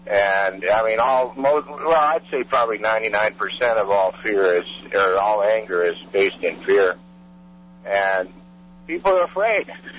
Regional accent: Wyoming, United States; I grew up in Wyoming.

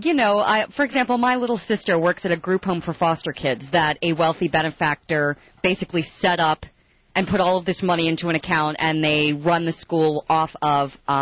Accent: Delaware, United States; Yeah, I'm from Delaware. I'm a Delaware girl.

